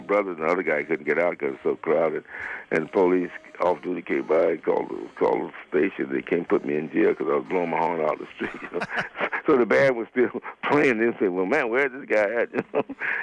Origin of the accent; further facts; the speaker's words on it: Watts, California, United States; Yeah, I was born and raised in Watts.